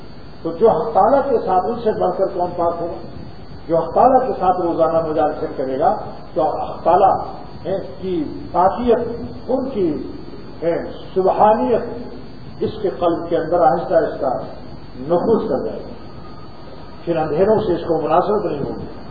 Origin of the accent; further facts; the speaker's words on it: Pratapgarh, Uttar Pradesh, India; پرتاپ گڑھ میں، جو میرا ضلع ہے